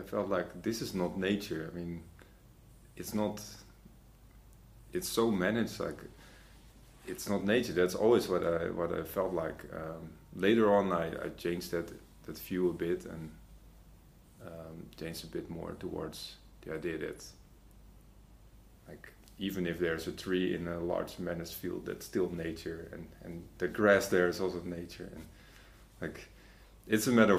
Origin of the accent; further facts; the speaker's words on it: Meidrecht, Netherlands; English is a second language; so I grew up in Meidrecht, which is a village quite close to Amsterdam, actually. It's about 30 kilometers from here.